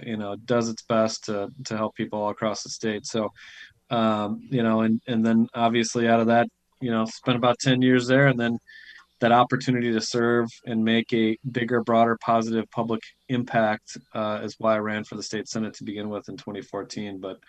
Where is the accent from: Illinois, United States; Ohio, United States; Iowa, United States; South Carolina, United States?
Iowa, United States; Dubuque; now in New Hampshire, United States; I grew up in Dubuque, Iowa, grew up in a working class household. My dad worked in a furniture factory, the same one, for 45 years